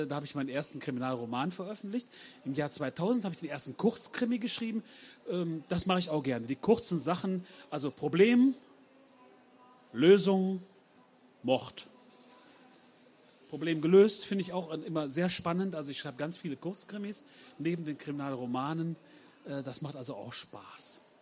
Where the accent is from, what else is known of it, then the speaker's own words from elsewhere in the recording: Kerken, North Rhine-Westphalia, Germany; 53 Jahre alt. Ich komme aus Kerken, das ist an der holländischen Grenze. Eigentlich brauche ich gar kein Navi, ich wohne am Niederrhein. Da kann man alles sehen. Ist total flach.